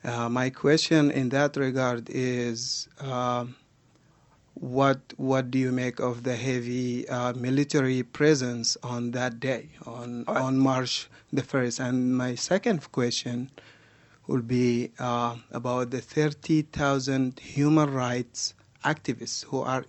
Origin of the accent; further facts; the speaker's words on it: Saudi Arabia; born and raised in Saudi Arabia. My grandma immigrated.